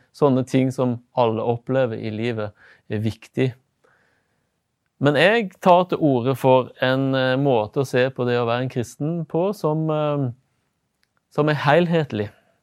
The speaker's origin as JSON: {"language": "Norwegian", "town": "Stavanger", "region": "Rogaland", "country": "Norway", "tie": "born there", "said": "Jeg er født i Stavanger, jobber for tiden som pastor i Ålesund og i Molde, i Adventistkirkene der."}